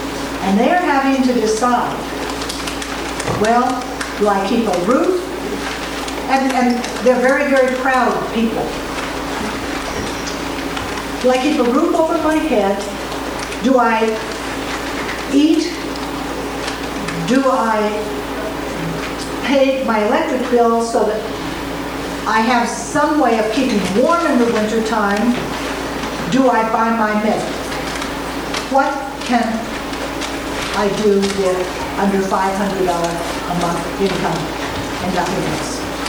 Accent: Montana, United States; I'm from Montana

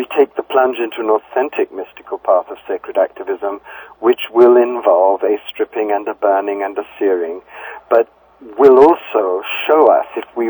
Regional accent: South India, India; born there; I was born in South India, and I've had deep initiations in Hinduism and Buddhism.

